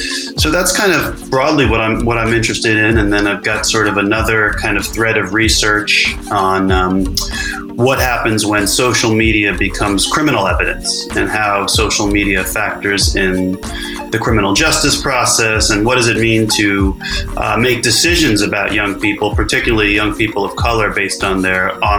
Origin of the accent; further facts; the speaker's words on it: New York, United States; And, you know, I grew up in New York.